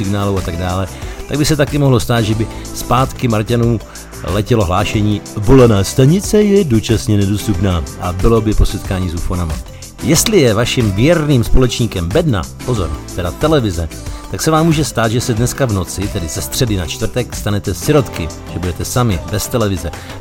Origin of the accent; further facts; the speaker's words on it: Moravia, Czechia; Já jsem vyrůstal na Moravě a fakt si pamatuju zimy, kdy napadl třeba metr nebo metr a půl sněhu